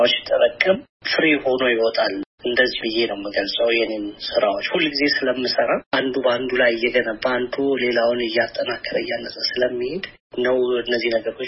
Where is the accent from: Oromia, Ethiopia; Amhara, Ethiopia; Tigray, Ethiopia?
Amhara, Ethiopia; Ancharo; እኔም በልጅነት የአንቻሮ በምትባል ተራራማ አካባቢ ነው ያደግኩት።